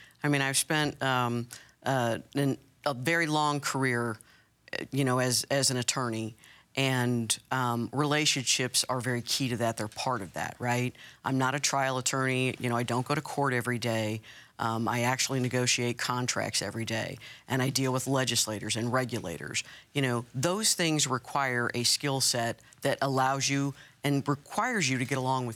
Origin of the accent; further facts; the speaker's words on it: Kansas, United States; Look, I'm a lifelong Dot. I was born and raised in Wyandotte County